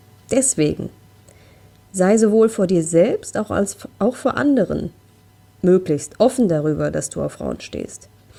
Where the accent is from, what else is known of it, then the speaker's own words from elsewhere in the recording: Essen, North Rhine-Westphalia, Germany; Also ich komme hier aus dem Ruhrgebiet, wir haben hier in Essen Frauenpartys